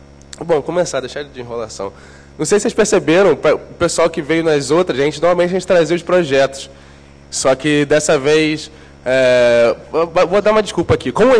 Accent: Rio de Janeiro, Brazil; Bom, a gente é do Rio, como eu falei aqui

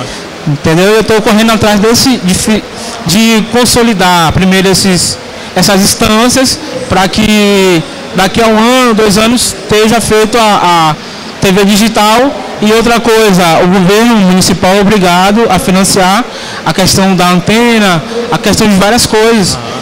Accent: Porto Seguro, Bahia, Brazil; sou de Porto Seguro, Bahia.

